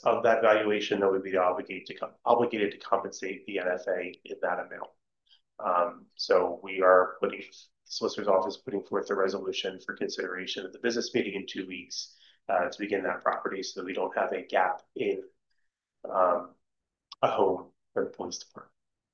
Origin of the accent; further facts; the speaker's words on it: Pennsylvania, United States; accent: Philadelphia; Library, wow, my Philadelphia accent just came out.